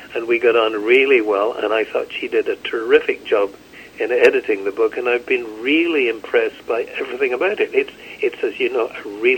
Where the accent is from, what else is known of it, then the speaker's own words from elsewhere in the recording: Scotland, United Kingdom; now in Canada; I describe myself as a Scottish immigrant with a very poor sense of direction.